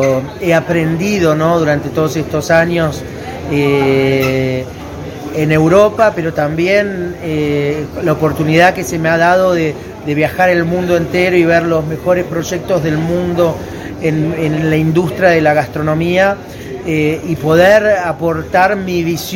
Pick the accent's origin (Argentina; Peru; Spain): Argentina; Estoy muy feliz de volver a mi tierra, Argentina